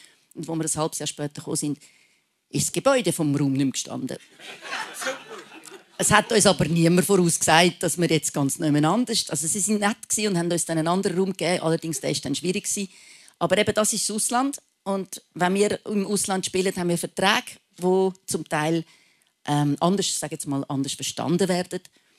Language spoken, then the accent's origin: German; Switzerland; als Schweizer